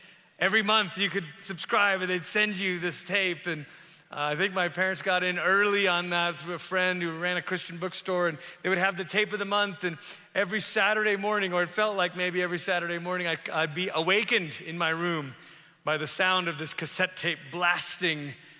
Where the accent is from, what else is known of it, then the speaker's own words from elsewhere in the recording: Malaysia; My dad, we grew up in Malaysia